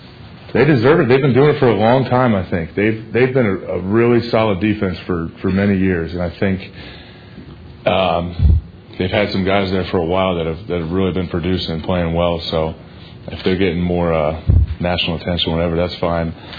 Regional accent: Ohio, United States; Even growing up in Ohio, being around the game before I was even in college, you know, middle school, high school

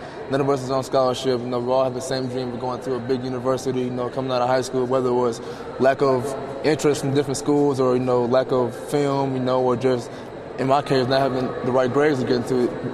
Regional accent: Chico, California, United States; I grew up in Chico, things like that.

